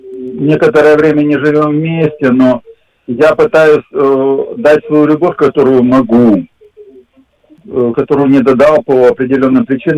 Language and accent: Russian; Ural, Russia; я родился и вырос на Урале